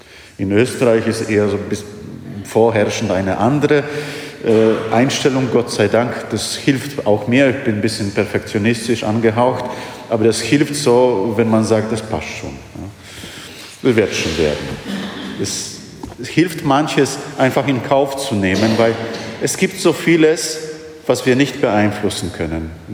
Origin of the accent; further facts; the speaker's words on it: Silesian Voivodeship, Poland; Und ich stamme aus Oberschlesien, das habe ich schon oft erwähnt.